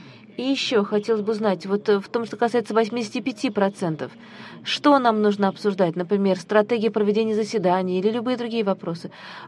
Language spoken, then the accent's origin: Russian; Sweden; Russian is a second language; Я из Швеции, я не могу иногда использовать те формулировки, которые вы могли бы использовать.